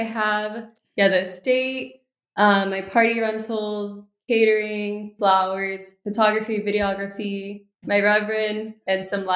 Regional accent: Miami, Florida, United States; born there; Yeah, so I was born in Miami, but my family's half Cuban, half Guatemalan.

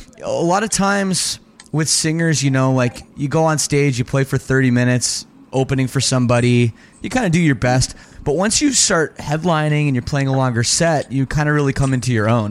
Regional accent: Canada; because I'm from Canada, so, you know, we played some weird places when we started.

